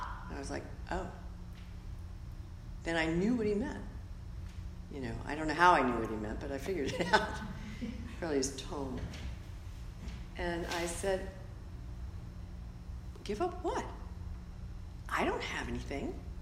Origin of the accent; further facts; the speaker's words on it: East Coast, United States; also born or lived in New York City; I grew up on the East Coast. I've lived in New York City a really long time. I was just there. If I could identify myself with a part of the country, it would be New York. I identify as a New Yorker still.